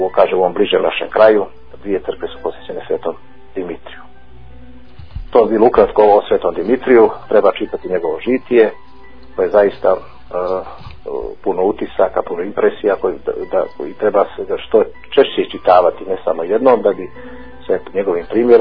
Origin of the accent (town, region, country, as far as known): Montenegro